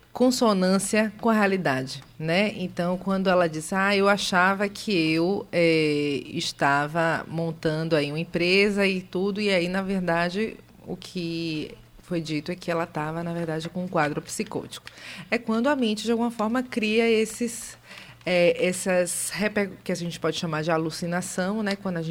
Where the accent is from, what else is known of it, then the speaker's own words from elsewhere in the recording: Salvador, Bahia, Brazil; Daqui de Salvador.